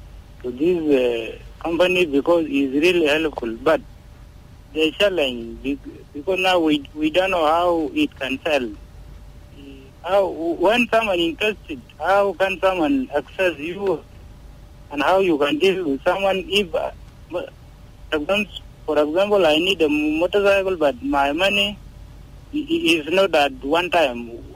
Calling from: Wau, Western Bahr el Ghazal, South Sudan; from WoW.

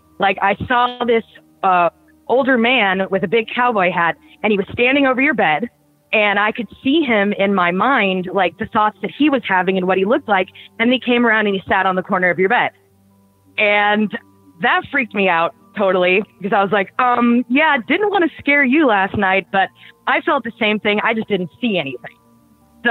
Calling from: Eureka Springs, Arkansas, United States; Hi, this is … I'm calling from Eureka Springs, Arkansas.

